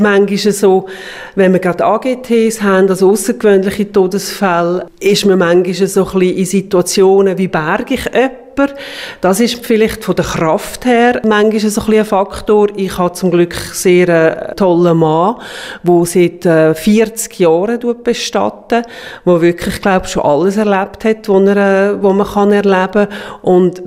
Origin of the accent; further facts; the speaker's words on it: Zug, Switzerland; moved away; Und ich bin ein Highway-Zuger, ich muss jetzt so ein bisschen sagen. Ich bin von der Liebe her in Kanton Luzern gezogen.